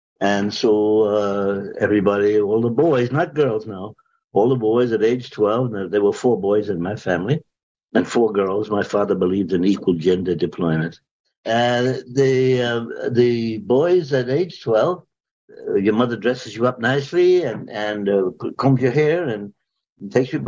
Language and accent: English; New York City, New York, United States; born there; I was born in New York City in 1925. You don't have to do the math. I'm 97 years old, but I'm still active. I went to school at PS22, Richmond on Staten Island.